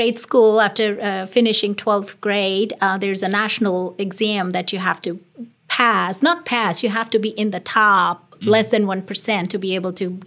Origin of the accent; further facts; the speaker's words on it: India; So, as you know, I was born and brought up in India.